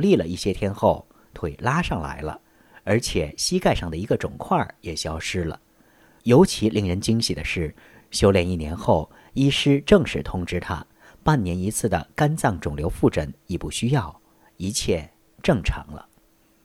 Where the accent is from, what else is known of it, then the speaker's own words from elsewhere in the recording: Taiwan; 我来自台湾，